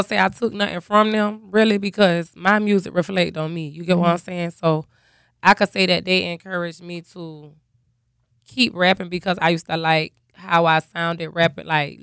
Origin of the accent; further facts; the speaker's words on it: Savannah, Georgia, United States; I'm from Savannah, the west side, to be exact.